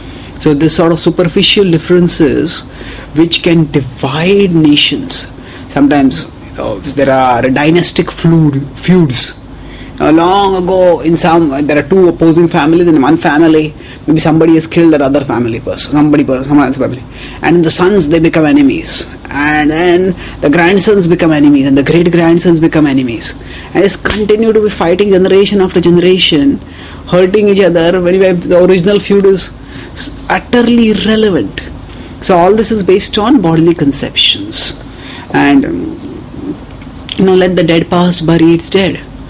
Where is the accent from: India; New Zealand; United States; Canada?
India; So, if we start seeing that all people are, I am Indian.